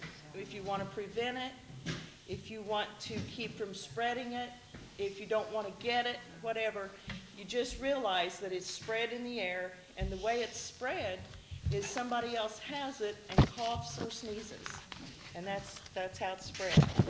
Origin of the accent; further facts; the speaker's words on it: Illinois, United States; I'm not from here. I'm originally from Illinois. I haven't got an accent, though, like Ruth Storms.